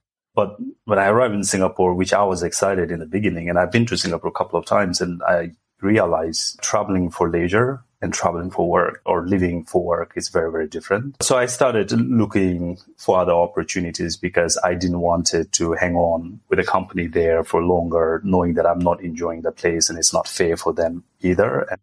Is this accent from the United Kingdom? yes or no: no; Bhutan; So I'm from Bhutan myself.